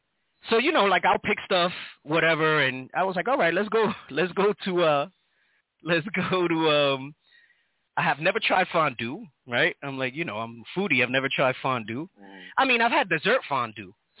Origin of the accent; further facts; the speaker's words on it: New York City, New York, United States; I'm from New York.